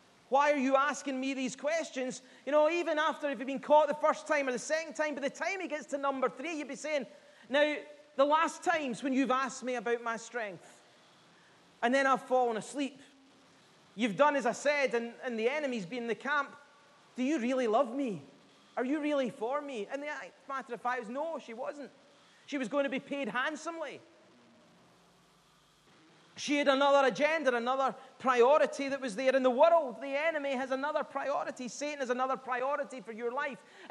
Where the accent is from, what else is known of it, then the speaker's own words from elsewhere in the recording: Greenock, Scotland, United Kingdom; I may come from Greenock, but I'm not a Philistine.